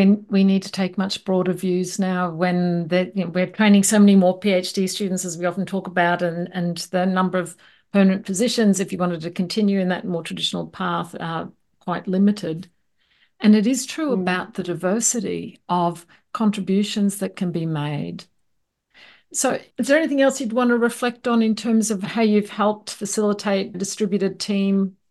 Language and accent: English; Austria; because I grew up here in Austria in the technical university